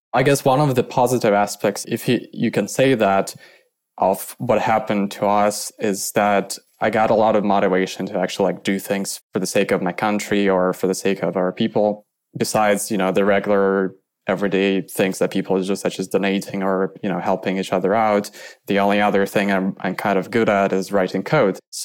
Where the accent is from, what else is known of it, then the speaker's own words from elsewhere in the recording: Kyiv, Ukraine; English is a second language; now in Lviv, Ukraine; I am originally from Kyiv. I mean, saying originally at this point sounds weird because I've always lived there. I've recently only moved to Lviv when the invasion started.